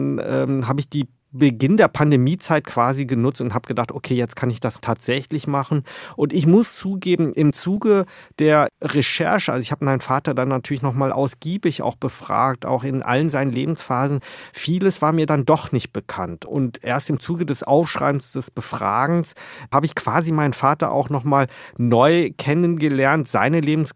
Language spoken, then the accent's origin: German; Wolfsburg, Lower Saxony, Germany; im Grunde als Deutscher ja aufgewachsen in einer niedersächsischen Kleinstadt, nämlich Wolfsburg.